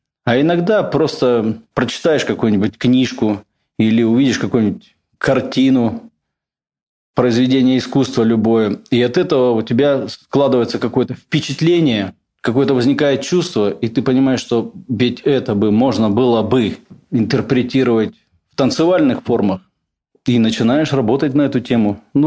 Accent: Yekaterinburg, Sverdlovsk Oblast, Russia; Мы уральцы, мы любим свой город Екатеринбург.

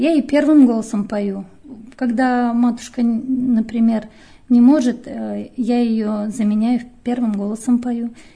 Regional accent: Chuvashia, Russia; now in Ostashkov, Russia; Я сама из Чувашии, я родилась в Чувашии. Родители у меня тоже все там, и родные все там. Я там выросла, я там училась. Я училась в школе в Чувашии.

